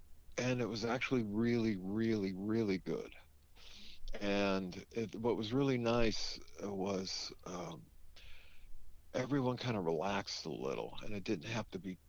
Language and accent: English; Downey, California, United States; Downey, California is about 15 miles southeast of downtown Los Angeles. And when I was a kid, Downey was it was transitioning from being orange groves and avocado groves and bean fields